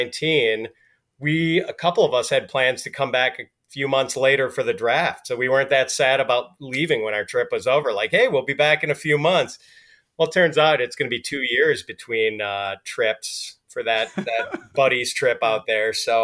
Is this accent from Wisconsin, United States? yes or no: yes; Milwaukee, Wisconsin, United States; now in Chicago, United States; I live in the Chicago area, but Milwaukee is my hometown, and Summerfest is like the greatest music festival in the world.